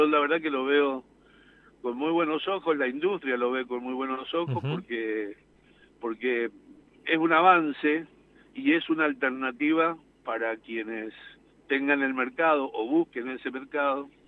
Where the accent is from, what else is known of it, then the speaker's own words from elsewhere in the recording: Argentina; la verdad que como argentinos me parece que está muy bien lo que hemos hecho acá